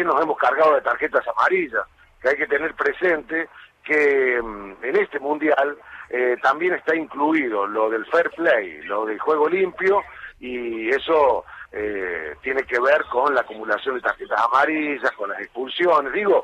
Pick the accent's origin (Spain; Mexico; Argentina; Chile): Argentina; como argentino